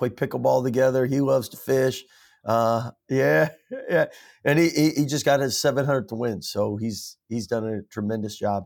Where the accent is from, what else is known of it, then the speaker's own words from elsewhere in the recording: Mishawaka, Indiana, United States; And then we were raised there in Mishawaka, Indiana, right by South Bend in Notre Dame.